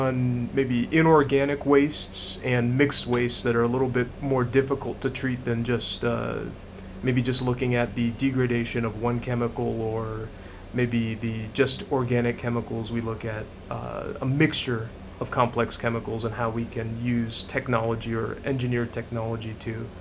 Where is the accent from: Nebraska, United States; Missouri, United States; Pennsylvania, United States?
Nebraska, United States; Omaha; also born or lived in California; I grew up in Omaha, Nebraska, and I ended up going to college out in California.